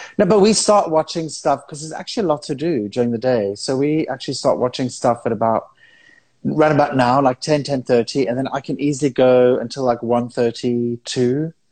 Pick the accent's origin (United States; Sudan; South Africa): South Africa; And I grew up in South Africa, born in 1972.